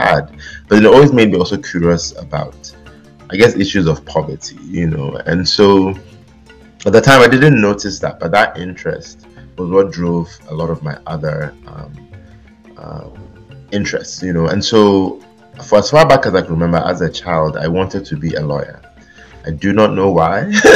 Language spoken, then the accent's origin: English; Kumasi, Ashanti, Ghana; because I grew up in Kumasi and I grew up in university campus